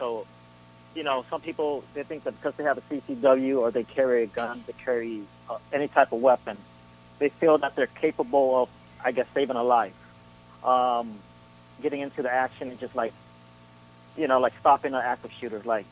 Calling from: Long Beach, California, United States; Hey, George … I'm calling from Long Beach.

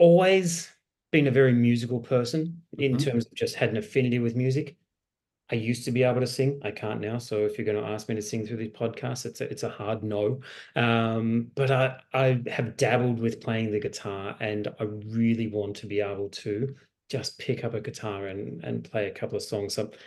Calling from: Noosa, Queensland, Australia; I'm on the beautiful Sunshine Coast, just in Noosa in Queensland.

